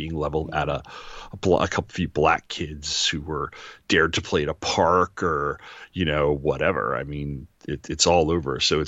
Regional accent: New York, United States; I'm from Long Island.

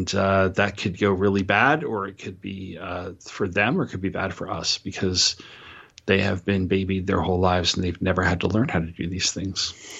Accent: New York, United States; You know, I grew up on Long Island where you would get some wicked storms and stuff like that.

